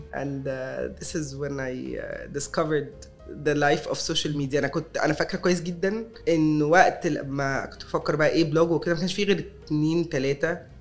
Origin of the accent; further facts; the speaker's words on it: Egypt; واحنا كمصريين food is everything for us.